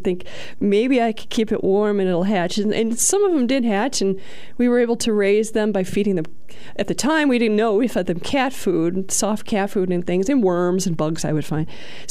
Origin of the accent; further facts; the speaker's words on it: Kankakee, Illinois, United States; now in Momence, United States; Yes, Kankakee. I was born and raised in Kankakee, and now I live in Moments.